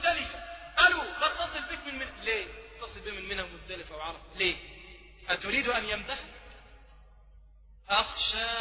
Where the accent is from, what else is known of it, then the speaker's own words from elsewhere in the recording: Egypt; وهذا يذكرني ببعض الناس عندنا في مصر